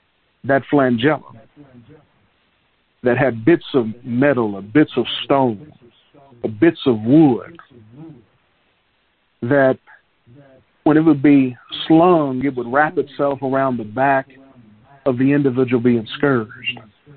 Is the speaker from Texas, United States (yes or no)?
yes; Texas, United States; When I was growing up in West Texas, there would be the occasion when I was younger where I'd have instructions by my father to go to the convenience store and get a loaf of bread.